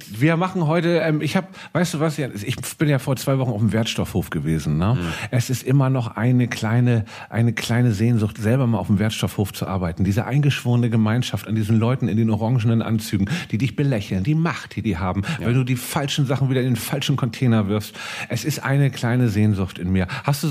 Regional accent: Hamburg, Germany; ich bin in Eimsbüttel in Hamburg zur Schule gegangen und ich bin da auch aufgewachsen in der Osterstraße

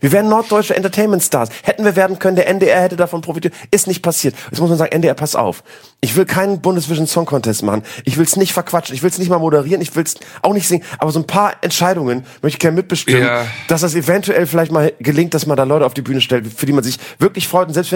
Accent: Switzerland; seid ihr sicher, dass wir das als Schweizer als Message nach Europa schicken wollen

